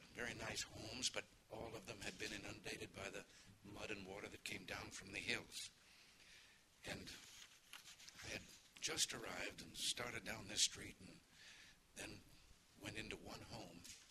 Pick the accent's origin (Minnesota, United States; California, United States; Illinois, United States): California, United States; I think being a Californian, even though some people may doubt this, I've always appreciated our country's rich Hispanic tradition.